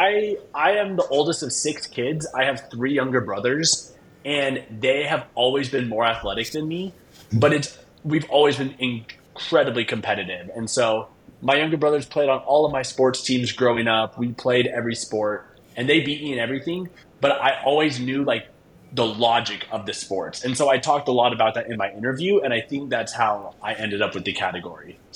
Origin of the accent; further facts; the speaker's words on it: Utah, United States; I am from Utah.